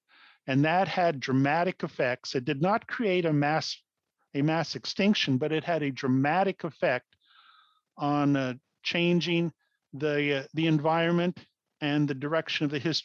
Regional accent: Portland, Oregon, United States; Oh, yes. I grew up in the Portland area. I often puzzled about these features.

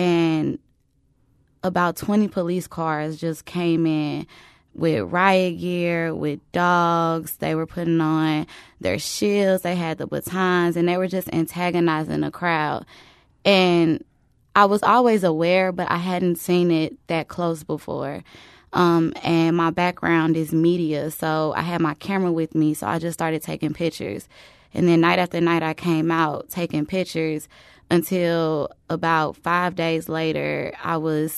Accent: Jennings, Missouri, United States; I grew up in Jennings, which is next door to Ferguson.

